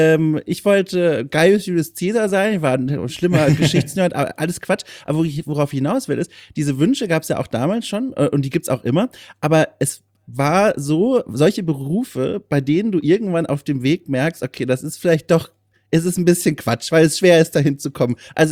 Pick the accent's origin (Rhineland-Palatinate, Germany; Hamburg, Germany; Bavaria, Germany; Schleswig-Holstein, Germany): Bavaria, Germany; Ich komme ja aus Franken, aus Süddeutschland, und dort gibt es dieses Problem, schon wieder in so ein Wort mit P. Ich kann P's und B Ws nicht korrekt aussprechen.